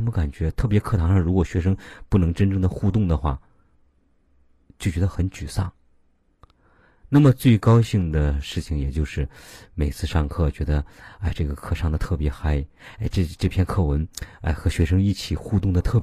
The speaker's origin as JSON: {"language": "Chinese", "region": "Henan", "country": "China", "accent": "Henan", "said": "我问我们河南话还是熟着熟着比较方便"}